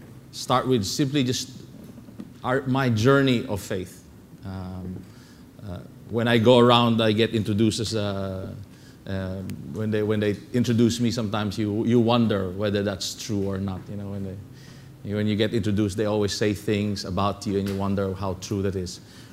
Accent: Bacolod, Western Visayas, Philippines; So growing up I come from Bacolod, growing up in the province, life was very simple.

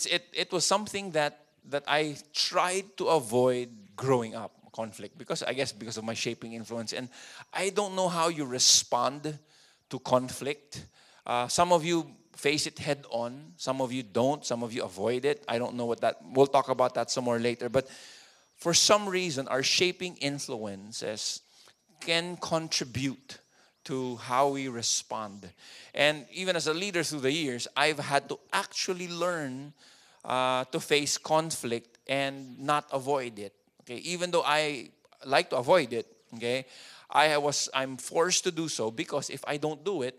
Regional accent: Marikina, Metro Manila, Philippines; I grew up in Marikina, and then I was in grade 2.

